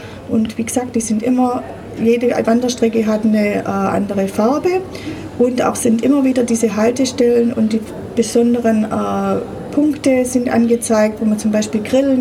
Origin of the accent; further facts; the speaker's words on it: Ulm, Baden-Württemberg, Germany; Wie gesagt, ich bin aus Ulm und ich bin auch gern in Ulm.